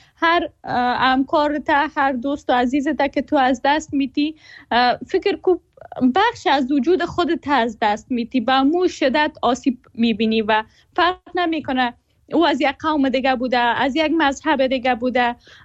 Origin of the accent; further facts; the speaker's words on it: Afghanistan; ما هم از زاده جنگ و بزرگ شده جنگ. زمانی که خب متولد شدیم نسبتاً امنیت در افغانستان بود